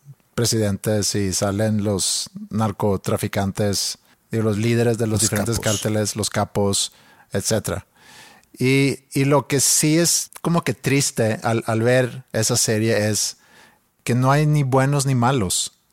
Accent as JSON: {"language": "Spanish", "country": "Mexico", "said": "soy más mexicano yo que ellos dos juntos"}